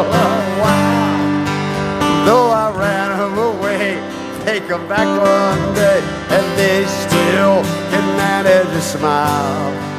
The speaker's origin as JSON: {"language": "English", "town": "Mobile", "region": "Alabama", "country": "United States", "tie": "born or raised there", "said": "as a child of the Mardi Gras, kind of growing up in Mobile, Alabama, the only A I ever made in high school was in float decoration."}